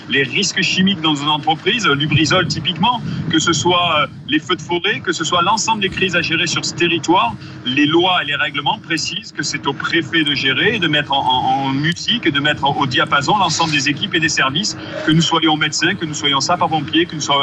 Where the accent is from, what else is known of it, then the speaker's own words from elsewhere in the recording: South, France; accent: southern French; Sud nous a affectés depuis longtemps.